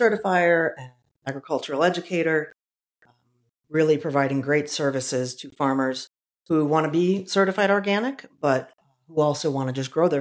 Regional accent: Toledo, Ohio, United States; So I grew up in Toledo and been in Ohio my entire life. It's kind of funny. I just can't seem to escape these 88 counties.

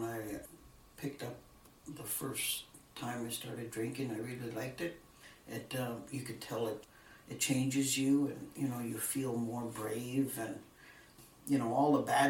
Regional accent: Dawson City, Yukon, Canada; I was born and raised in Dawson, so I can't compare it to anything else

